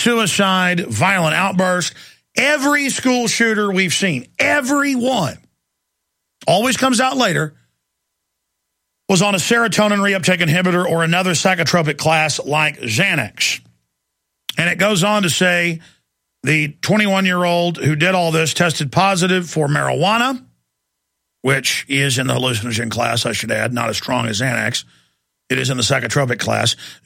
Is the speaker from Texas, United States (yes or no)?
yes; Dallas, Texas, United States; I've been attacked before by five or six people growing up in Dallas.